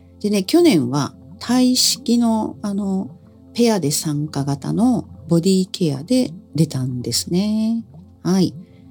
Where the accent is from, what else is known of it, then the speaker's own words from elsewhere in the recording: Koshigaya, Saitama, Japan; 越谷市、私の地元なんですけども、埼玉県のね越谷市で